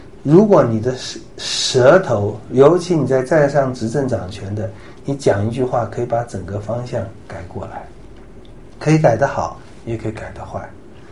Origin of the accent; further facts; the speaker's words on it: China; 我们也像我们中国人说的